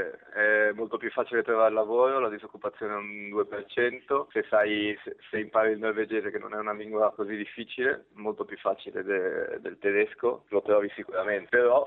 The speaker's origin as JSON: {"language": "Italian", "town": "Genoa", "region": "Liguria", "country": "Italy", "lives_now": "Madrid, Spain", "said": "Sono di Genova. Quindi se paragono Genova con Madrid"}